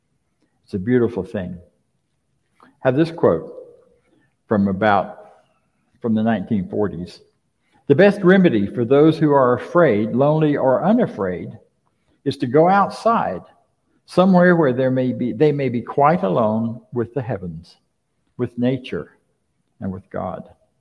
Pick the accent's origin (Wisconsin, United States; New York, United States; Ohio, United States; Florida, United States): Florida, United States; I grew up in Florida and there was without air conditioning, so it would get really hot in the summertime.